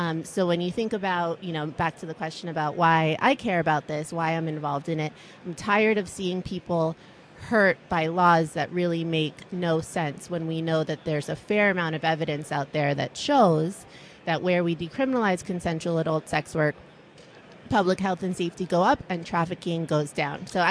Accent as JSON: {"language": "English", "town": "Miami", "region": "Florida", "country": "United States", "tie": "born or raised there", "said": "I grew up in Miami, Florida. I tried to escape a couple times. Kept pulling me back, so it's home now."}